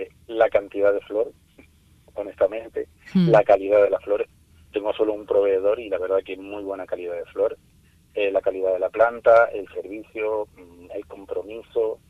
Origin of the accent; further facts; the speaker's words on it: Arico, Canary Islands, Spain; Arico a mí me atrae, es mi municipio de toda la vida, soy de Arico